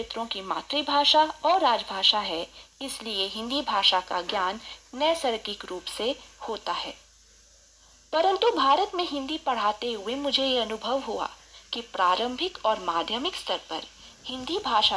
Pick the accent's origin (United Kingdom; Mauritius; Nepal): Mauritius; now in India; मैं मॉरिशस की मूल निवासी हूँ। मैंने अपनी प्रारंभिक, माध्यमिक तथा स्नातक स्तर की शिक्षा मॉरिशस में प्राप्त की।